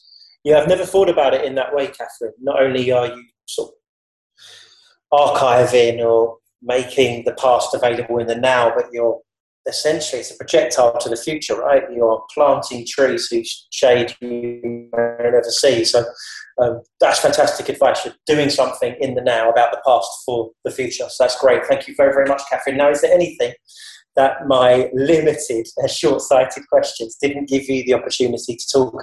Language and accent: English; London, United Kingdom; I was brought up in South East London, and I didn't have Sky TV.